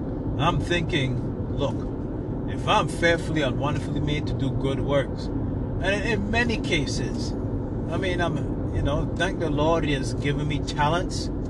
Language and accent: English; U.S. Virgin Islands; I'm from the Virgin Islands, so okay, I'm a Virgin Islander.